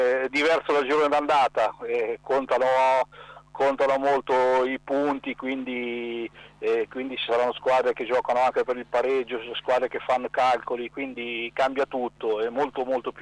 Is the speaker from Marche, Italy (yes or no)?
yes; Ancona, Marche, Italy; sono anconetano